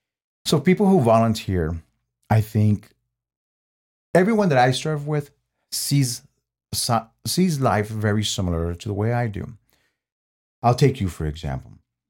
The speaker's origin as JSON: {"language": "English", "town": "Houston", "region": "Texas", "country": "United States", "tie": "born or raised there", "said": "Growing up in Southeast Houston, a lot of people would say it was rough."}